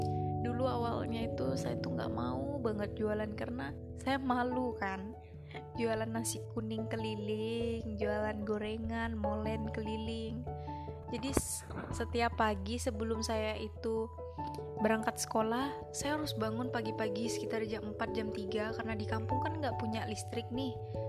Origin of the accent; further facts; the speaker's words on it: East Kalimantan, Indonesia; karena kampung saya kan di pinggir Sungai Mahakam, memang Sungai Mahakam gitu.